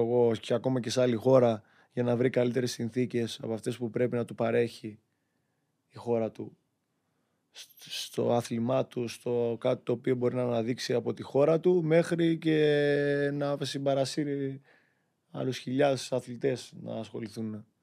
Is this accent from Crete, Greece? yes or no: yes; Chania, Crete, Greece; now in Thessaloniki, Greece; ο λόγος που έφυγα από τα Χανιά της Κρήτης για να πάω στη Θεσσαλονίκη